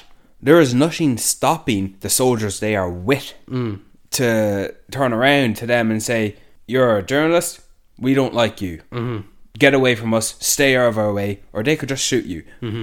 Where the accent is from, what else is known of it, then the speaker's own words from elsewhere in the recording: Ireland; We're Irish.